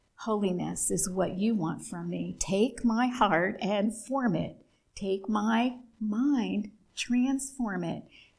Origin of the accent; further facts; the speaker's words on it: New Jersey, United States; And of course, that piqued my interest since I'm from New Jersey.